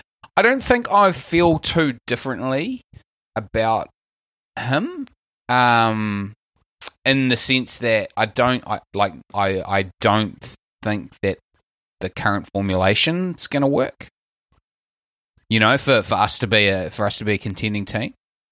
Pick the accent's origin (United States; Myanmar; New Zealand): New Zealand; accent: Kiwi; My Kiwi accent, like I'm so Kiwi, I'm Australian.